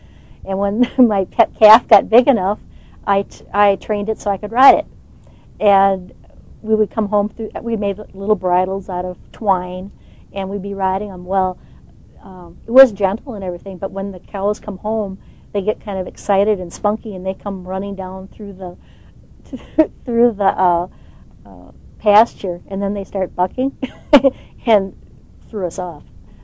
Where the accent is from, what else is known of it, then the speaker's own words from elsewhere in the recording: Wisconsin, United States; I was born and raised in Wisconsin. Yeah. I've lived on a farm nearly all my life. I think the first 3 or 4 years I lived in a cheese factory.